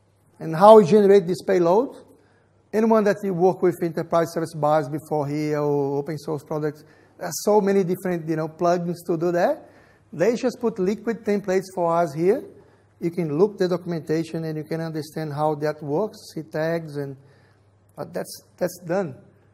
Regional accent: Brazil; first language Portuguese; English is a second language; Sorry, I'm from Brazil, then Portuguese.

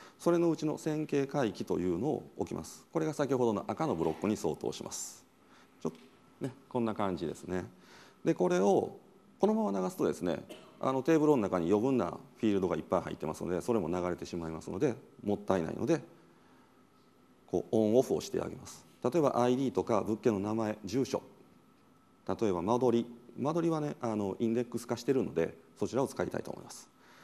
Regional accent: Kansai, Japan; accent: Kansai; 僕実は関西人でっていうか分かってはると思うんですけどね、言葉遣いから、関西人なんで渋谷っておしゃれな街かなと思って

